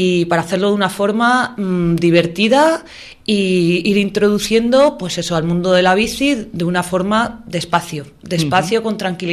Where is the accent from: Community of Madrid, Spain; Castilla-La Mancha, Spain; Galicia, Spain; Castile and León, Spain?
Castile and León, Spain; Candelario; Yo soy de Candelario y lidero aquí en Béjar